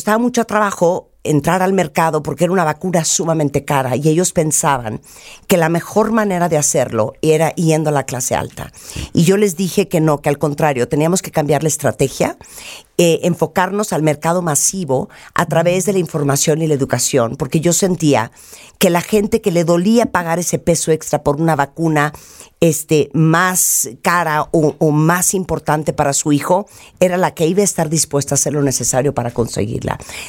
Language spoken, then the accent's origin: Spanish; New York, United States; also born or lived in Nicaragua; now in Mexico; yo originalmente, Christian, nací en Nicaragua, crecí en Nueva York y ahora vivo en México desde hace muchísimos años. Me siento muy ciudadana del mundo por eso. Soy totalmente bilingüe, 100% español, 100% inglés. Soy mamá de 2 niñas, una de 30, una de 27.